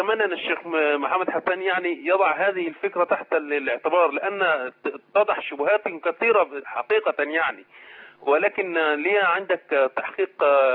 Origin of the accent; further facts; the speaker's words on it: Cairo, Cairo Governorate, Egypt; أنا من القاهرة وطبعا صهري في المنصورة